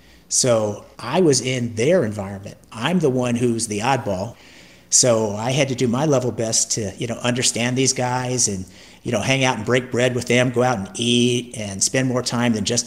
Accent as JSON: {"language": "English", "region": "California", "country": "United States", "said": "I came from the West Coast, the Bay Area specifically, to come to the Southeast, to the Bible Belt"}